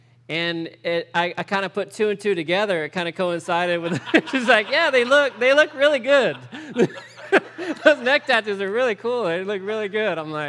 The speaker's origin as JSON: {"language": "English", "region": "New Mexico", "country": "United States", "tie": "born or raised there", "also_born_or_lived": "California", "said": "But I'm from California, but I grew up in New Mexico, the state of New Mexico, and so Florida's all right."}